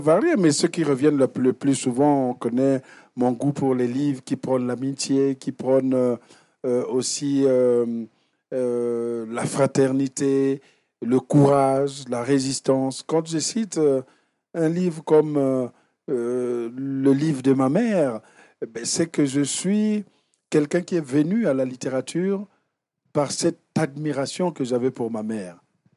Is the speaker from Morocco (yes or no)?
no; Republic of the Congo; born there; je suis africain, je suis né au Congo-Brazzaville